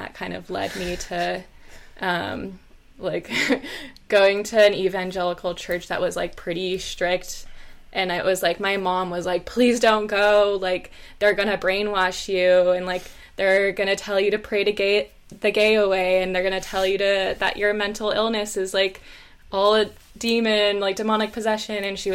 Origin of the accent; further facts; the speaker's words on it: Los Angeles, California, United States; In Los Angeles.